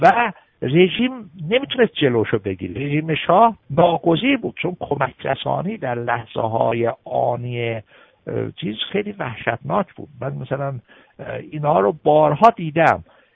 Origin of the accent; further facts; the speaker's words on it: Iran; first language Azerbaijani; Persian is a second language; زبان ترکی، زبان آذری، من خودم آذری هستم، زبان مادریمه. ضمناً به ایران تعصب دارم،